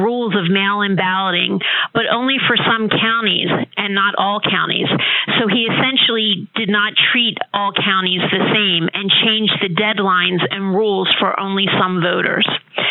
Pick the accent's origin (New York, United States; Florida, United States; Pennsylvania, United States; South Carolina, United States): Pennsylvania, United States; I'd like to talk about my home state, Pennsylvania, because we changed our laws effective this year to allow no excuses mail-in voting.